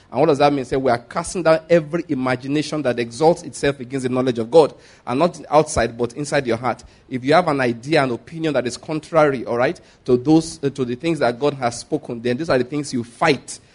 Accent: Nigeria; I'm always talking about Nigeria because I'm a Nigerian.

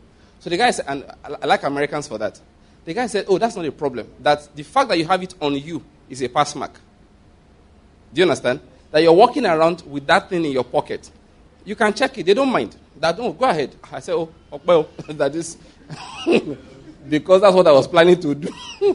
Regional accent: Nigeria; And of course, you know, I came from Nigeria where... Oh, praise the Lord. You know, Nigeria, we are tough people, though.

